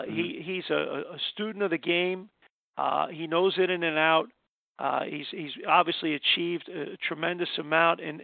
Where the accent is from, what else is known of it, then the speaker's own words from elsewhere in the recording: Brooklyn, New York, United States; because I'm from Brooklyn and Nathan's.